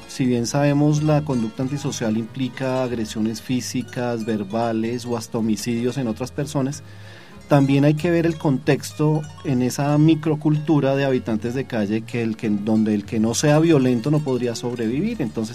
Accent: Colombia; esa capacidad de lucha que tenemos como colombianos

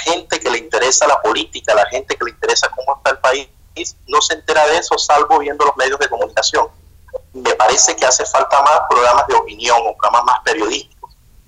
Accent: Colombia; yo la verdad que nunca he tenido la oportunidad de trabajar en Colombia, ni tampoco de estudiar en Colombia, pero soy colombiano.

